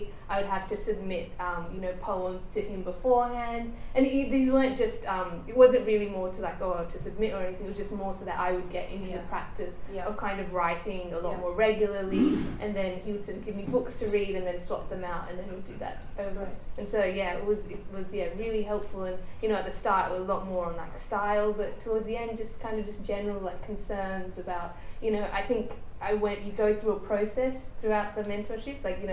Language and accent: English; India; I look at his web page and I'm like, okay, is he saying the motherland because I'm from India?